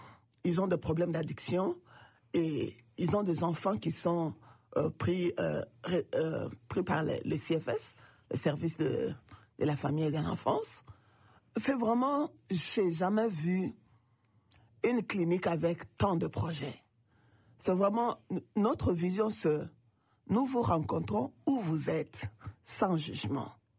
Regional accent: DR Congo

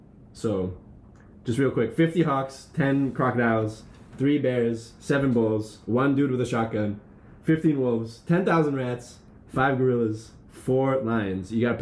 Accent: northern Italy, Italy; I'm from Northern Italy.

